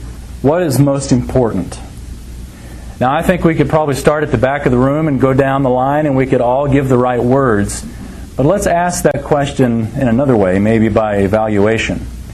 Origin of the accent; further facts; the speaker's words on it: San Antonio, Texas, United States; Antonio, I grew up in San Antonio, and I remember a story back when I was there.